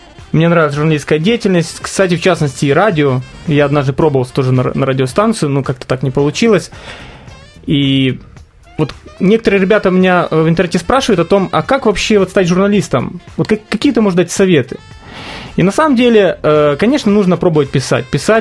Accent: Lviv, Lviv Oblast, Ukraine; Я сам из Западной Украины, со Львова.

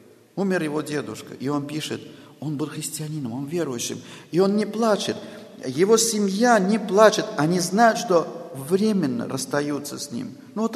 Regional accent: Armenia; но я армянин, я язычник по происхождению, да, христианин, но я не израильтянин

